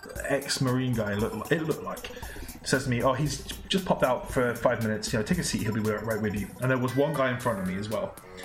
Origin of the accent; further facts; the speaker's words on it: England, United Kingdom; Like, he doesn't obviously know I'm from England.